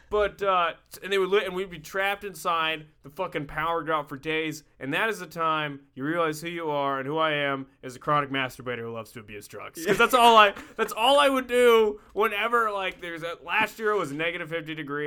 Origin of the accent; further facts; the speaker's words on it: North Carolina, United States; I actually, like, because we grew up in North Carolina, right?